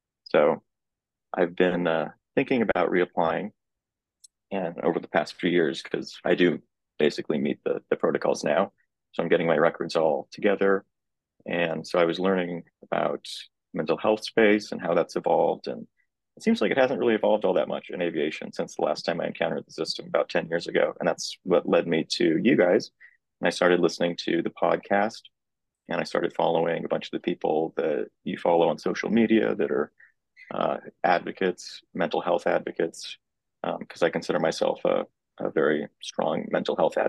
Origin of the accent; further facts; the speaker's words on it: West Coast, United States; also born or lived in Kansas; because I'm from Kansas, but I grew up in the West Coast